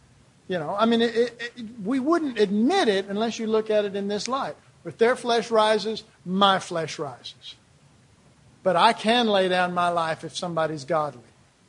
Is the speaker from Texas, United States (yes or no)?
yes; Dallas, Texas, United States; I was raised in Oak Cliff. You know, anybody from this area knows what that means, and that means they push you.